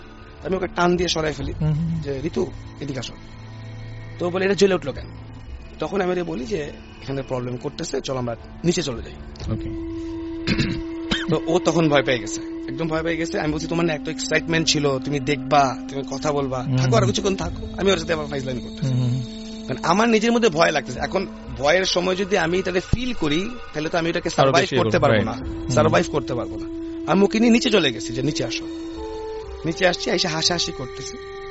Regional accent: Brahmanbaria, Chittagong Division, Bangladesh; আমাদের বাড়ি ঠিক এক কোনায় পড়েছে হচ্ছে পঞ্চবটি, একটা জায়গা যেটা ব্রাহ্মণবাড়িয়াতে বিখ্যাত।

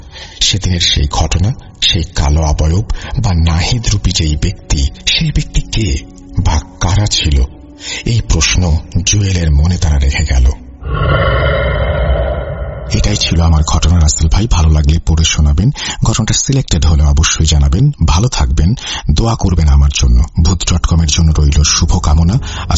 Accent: Narail, Khulna Division, Bangladesh; আমাদের গ্রামের বাড়ি হচ্ছে নড়াইল জেলার নড়াইল সদর উপজেলার আউরিয়া ইউনিয়নের চিলগাছা রঘুনাথপুর গ্রামের পূর্ব পাড়াতে।

